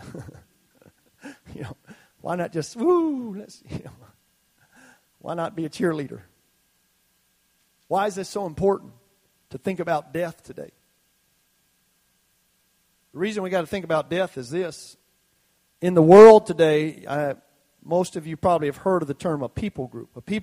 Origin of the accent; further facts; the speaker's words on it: Georgia, United States; I'm from South Georgia, very patriotic area. We still fly flags, and we still love our country, and we're a very patriotic bunch where I'm from.